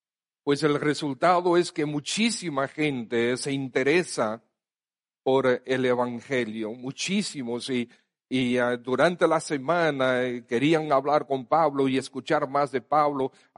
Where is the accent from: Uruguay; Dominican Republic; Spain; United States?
Dominican Republic; no crean que nosotros vamos a ser librados solamente porque somos dominicanos.